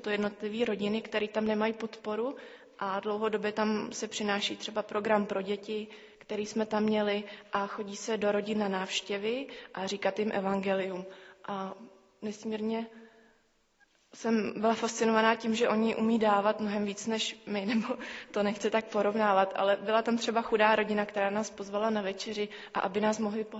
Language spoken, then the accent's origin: Czech; České Budějovice, South Bohemian Region, Czechia; jsem z Českých Budějovic, z církve bratrské